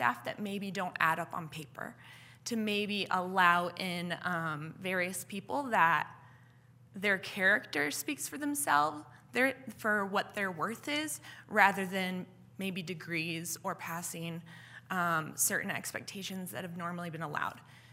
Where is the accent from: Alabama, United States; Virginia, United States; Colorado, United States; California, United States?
Colorado, United States; Lakewood; I am from Lakewood, but I live in Lakewood, Colorado, right behind Bear Creek, K through 8.